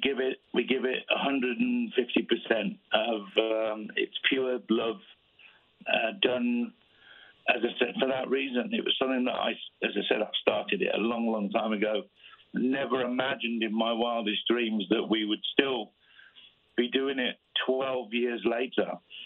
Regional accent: England, United Kingdom; because I'm English.

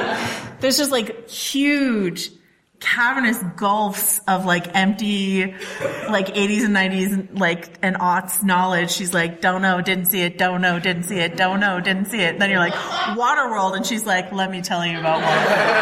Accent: California, United States; I grew up in Northern California. So like all the ferns and the redwoods like make me feel like I'm home.

